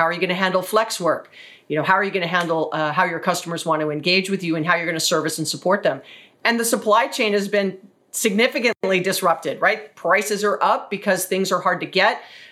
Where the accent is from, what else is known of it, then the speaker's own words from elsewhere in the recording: Hawaii, United States; I'm from Hawaii, right?